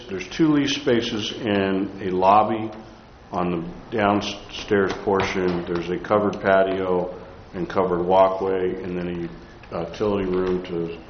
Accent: Nipomo, California, United States; I grew up in Napomo. I knew of Oceano. I played in the dunes.

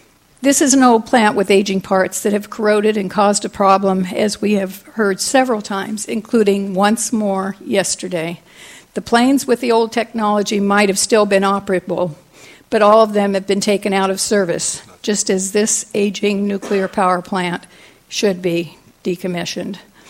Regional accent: Shell Beach, California, United States; I'm from Shell Beach.

